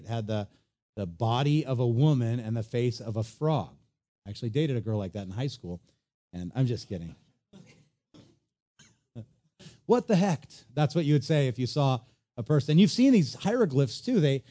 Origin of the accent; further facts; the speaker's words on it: Hawaii, United States; as a kid growing up on the North Shore, we used to play with the frogs that had been squished by the tires driving down Kainui Road.